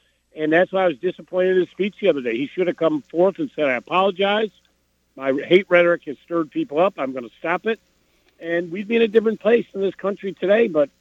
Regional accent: New York, United States; when I ran for governor, you know, I was from New York.

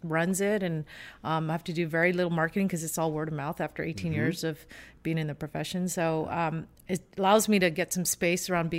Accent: Vancouver, British Columbia, Canada; like into Washington and Vancouver, Canada, my hometown

